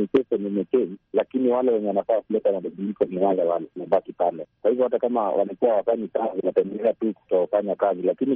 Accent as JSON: {"language": "Swahili", "country": "Kenya", "said": "kwa sababu wajana mimi kama Mkenya ninaona wale wenye wanafaa kuleta mabadiliko ni wale wale."}